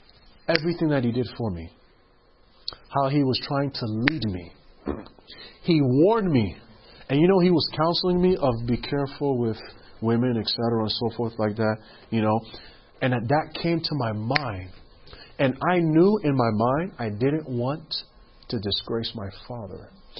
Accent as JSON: {"language": "English", "town": "Queens", "region": "New York", "country": "United States", "tie": "born or raised there", "said": "I grew up in Queens, New York."}